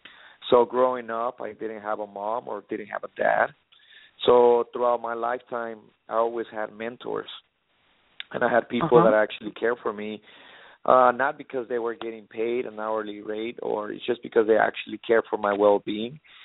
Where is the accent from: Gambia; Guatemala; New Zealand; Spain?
Guatemala; now in United States; especially here in America, like I said, I come from Guatemala